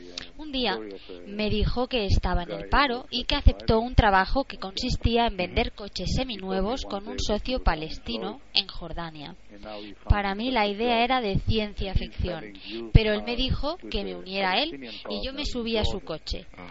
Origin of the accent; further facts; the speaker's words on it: Israel; Yo estaba muy interesado en Israel, en mi país.